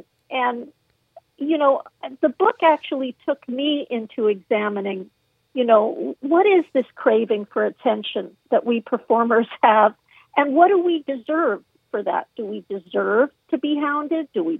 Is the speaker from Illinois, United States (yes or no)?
no; Malibu, California, United States; Certainly, I grew up in Malibu.